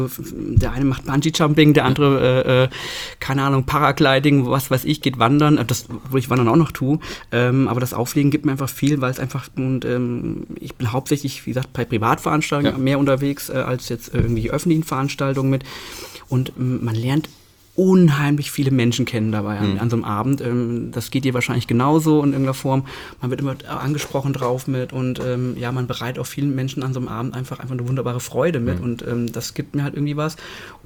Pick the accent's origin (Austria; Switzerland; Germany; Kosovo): Germany; Fulda, Hesse; born or raised there